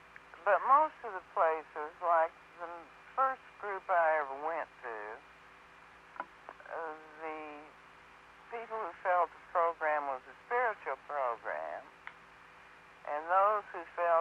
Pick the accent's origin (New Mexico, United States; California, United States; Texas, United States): Texas, United States; Midland; And in my hometown in Midland, Texas, where I grew up